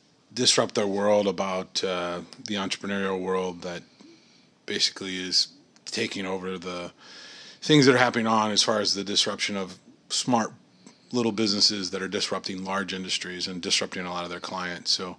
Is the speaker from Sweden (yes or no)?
no; United States; from the United States. Happy to be here.